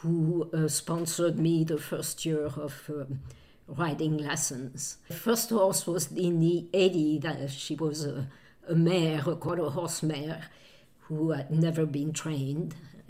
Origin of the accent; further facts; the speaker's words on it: Lyon, Auvergne-Rhône-Alpes, France; I'm from France. I was born in Lyon, the big city, which wants to be the second largest city in France. So I grew up in a big city.